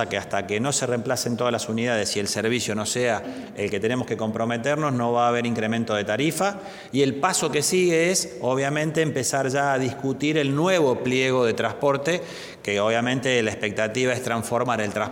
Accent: Córdoba, Argentina; y lo digo como cordobés, es que Córdoba ayer se movilizó masivamente, en paz, sin violencia

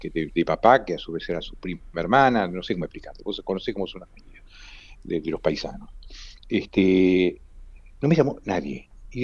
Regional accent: Argentina; yo soy argentino, ¿no? Yo nunca quise emigrar y yo soy judío, pero mi patria es Argentina.

